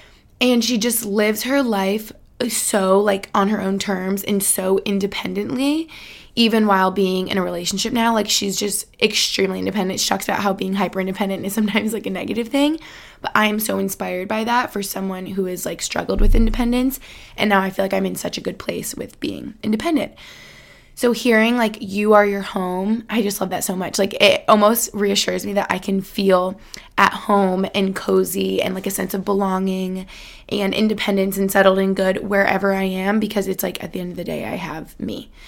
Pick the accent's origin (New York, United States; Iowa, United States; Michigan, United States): New York, United States; Albany; kind of how I feel in my hometown in Albany.